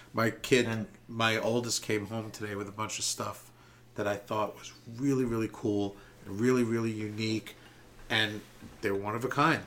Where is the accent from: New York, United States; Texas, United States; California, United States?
New York, United States; I would put it up against pretty much any other city, including New York, my hometown